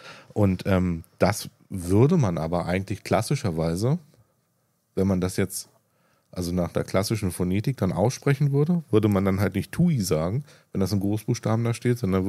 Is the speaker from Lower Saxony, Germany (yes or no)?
no; Berlin, Germany; Ja, also ich komme ja nur aus dem Süden von Neukölln.